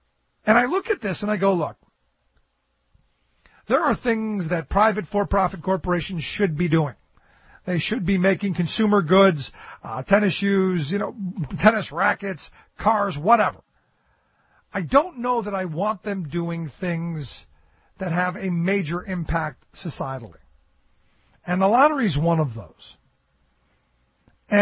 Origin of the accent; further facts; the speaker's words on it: Cleveland, Ohio, United States; I grew up in Cleveland.